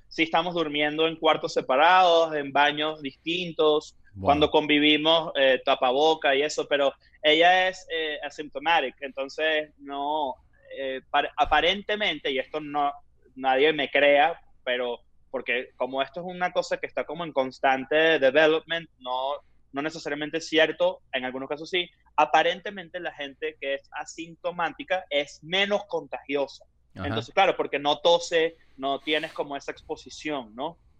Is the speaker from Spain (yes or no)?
yes; Spain; Lo que pasa es que yo también soy española